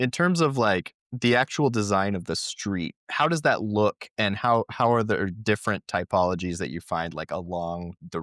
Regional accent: Tulsa, Oklahoma, United States; And I'm from Tulsa as well. When I moved to OKC

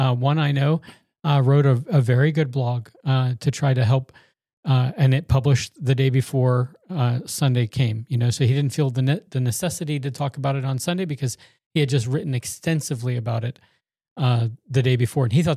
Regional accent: the South, United States; You know, I'm from the South. We have porches down there.

